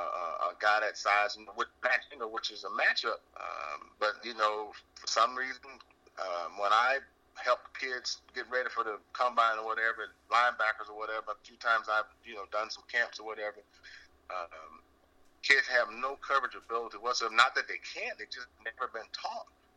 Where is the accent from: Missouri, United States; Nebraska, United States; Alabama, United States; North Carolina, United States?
Alabama, United States; Birmingham; I just hosted my 8th annual golf tournament in Birmingham, Alabama, my hometown